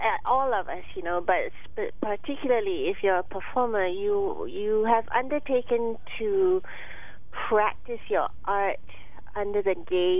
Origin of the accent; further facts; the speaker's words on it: Malaysia; moved away; certainly we're both immigrants, but, you know, we have actually vastly different experiences. She's Korean and I'm Malaysian of Chinese descent, blah, blah, blah.